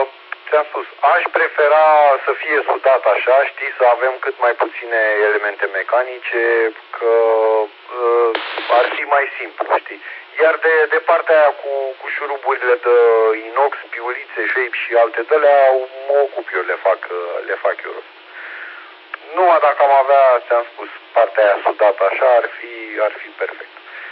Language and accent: Romanian; Romania; Am fost așa de încântat că suntem români și am găsit soluție rapidă.